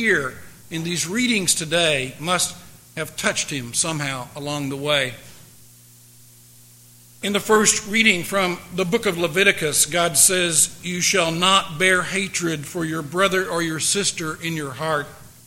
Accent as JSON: {"language": "English", "country": "United States", "said": "As an American, I realize that our country has had its own problems"}